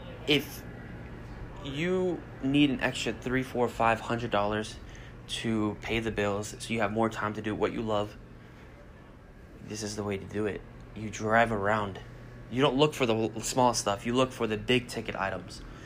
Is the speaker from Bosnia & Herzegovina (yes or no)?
yes; Bosnia & Herzegovina; also born or lived in Germany; I'm from Bosnia, when they went to war, you know, a huge war happened, we got sent to Germany, actually, my parents got sent to Germany, that's where I was born, came back